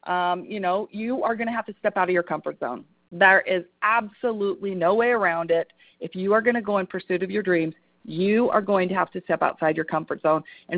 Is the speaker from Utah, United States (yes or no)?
yes; Salt Lake City, Utah, United States; I am from Salt Lake City, Utah.